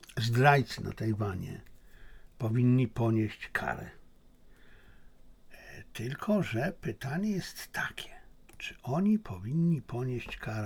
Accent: China; Jako Chińczyk mam nadzieję, że tam się nie poleje krew, chińska krew.

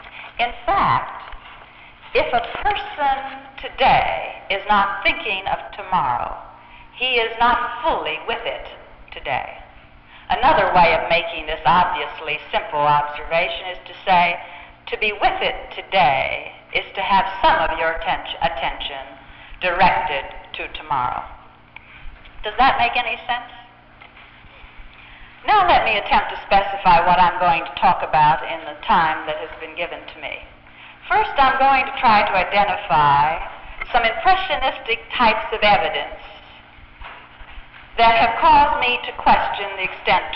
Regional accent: Colombia; I'm used to it because I'm from Columbia.

